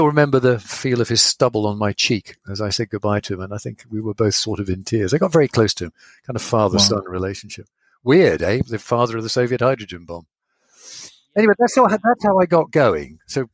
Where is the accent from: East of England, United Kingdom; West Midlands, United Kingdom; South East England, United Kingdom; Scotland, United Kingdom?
East of England, United Kingdom; Sheringham; When I moved back to my hometown in Sheringham.